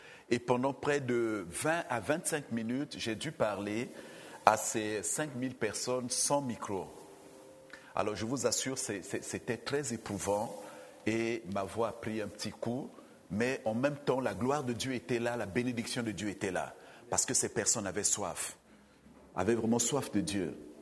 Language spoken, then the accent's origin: French; DR Congo; moi je ne suis pas vénézuélien, je viens du Congo, ça fait une semaine que je suis là